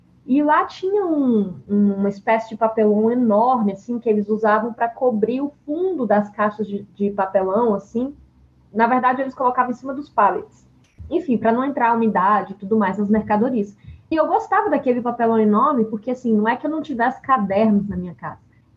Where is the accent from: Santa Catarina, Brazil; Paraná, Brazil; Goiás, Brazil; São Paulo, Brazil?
Goiás, Brazil; Formosa; Sou de Formosa, Goiás, interior de Goiás. Meu pai e minha mãe são comerciantes.